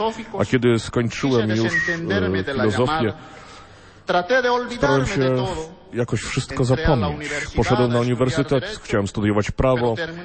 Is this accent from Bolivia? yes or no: yes; Huari Huari, Potosí, Bolivia; born there; Polish is a second language; Urodziłem się w Huarihuari w Potosi, w Boliwii, w rodzinie górniczej.